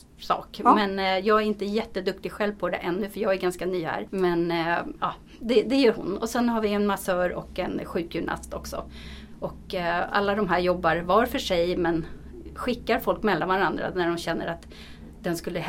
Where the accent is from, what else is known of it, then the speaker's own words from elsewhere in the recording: Stockholm, Stockholm County, Sweden; Jag är bara född på Söder. Sen har jag gått och vuxit upp i Farsta.